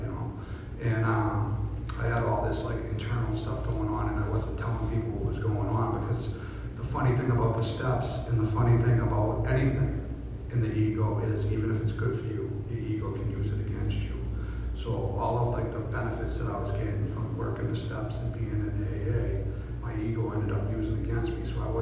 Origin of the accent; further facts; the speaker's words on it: Dorchester, Massachusetts, United States; I'm a kid from Dorchester that couldn't get off a bar stool when he was 19 years old